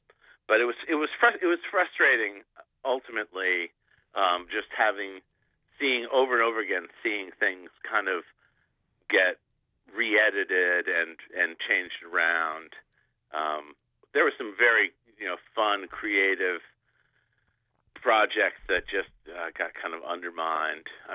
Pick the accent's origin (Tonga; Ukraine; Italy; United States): United States; New England; I'm from New England. I grew up with like very preppy clothes.